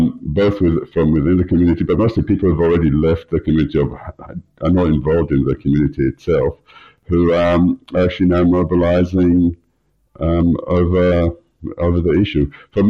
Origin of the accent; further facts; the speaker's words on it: New South Wales, Australia; like I come from the North Shore